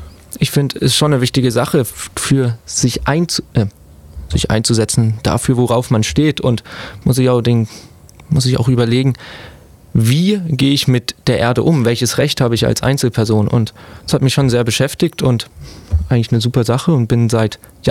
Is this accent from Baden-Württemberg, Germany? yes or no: yes; Friedrichshafen, Baden-Württemberg, Germany; now in Tübingen, Germany; ich komme auch aus Friedrichshafen, momentan aber studiere ich in Tübingen Geografie.